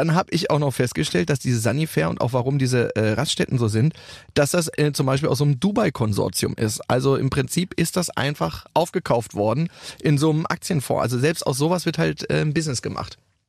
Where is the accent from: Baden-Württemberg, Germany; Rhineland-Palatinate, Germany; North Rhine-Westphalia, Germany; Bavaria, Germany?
North Rhine-Westphalia, Germany; Cologne; ich komme ja aus Köln